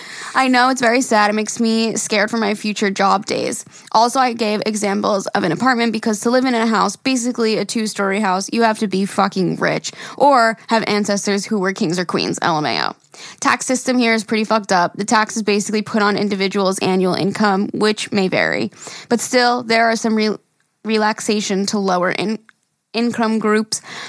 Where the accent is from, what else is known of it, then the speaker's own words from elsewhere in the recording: Mumbai, Maharashtra, India; I'm from Mumbai